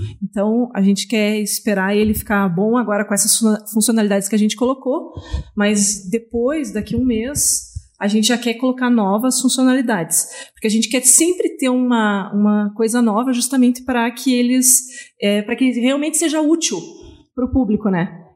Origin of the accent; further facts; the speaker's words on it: Londrina, Paraná, Brazil; Então, por exemplo, sou lá de Londrina.